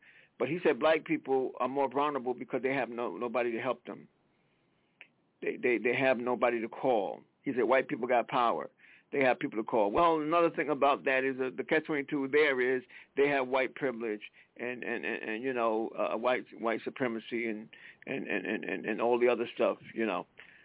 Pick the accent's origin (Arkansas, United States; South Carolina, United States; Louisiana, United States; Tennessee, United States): South Carolina, United States; now in Connecticut, United States; I'm from South Carolina, but I live in Connecticut